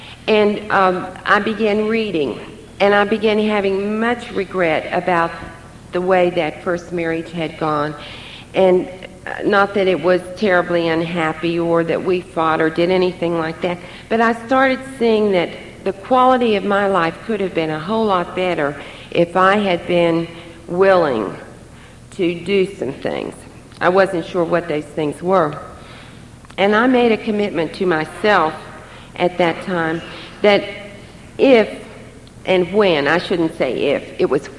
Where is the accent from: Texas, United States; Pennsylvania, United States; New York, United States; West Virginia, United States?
West Virginia, United States; I had some ideas since I was born and raised in West Virginia of coming back to this area.